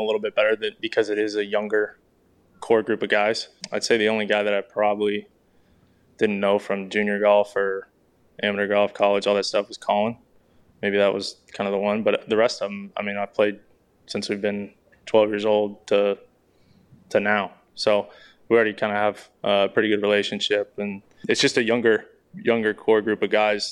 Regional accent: Wisconsin, United States; you know, growing up in Wisconsin.

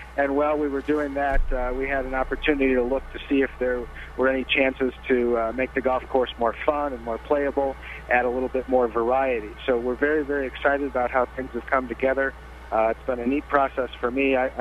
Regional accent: Madison, Wisconsin, United States; now in California, United States; born and raised in Madison and went to the UW and lifelong Badger. And I live in California now, but Wisconsin will always be home.

